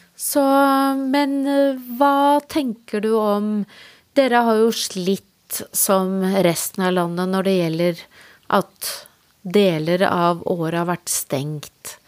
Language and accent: Norwegian; Gjøvik, Innlandet, Norway; nå kommer jeg jo selv fra Gjøvik